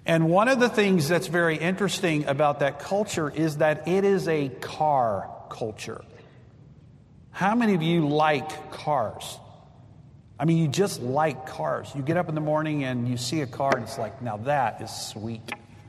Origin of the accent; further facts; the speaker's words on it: Texas, United States; moved away; also born or lived in Greenville / Wisconsin / Minnesota; I grew up in South Texas.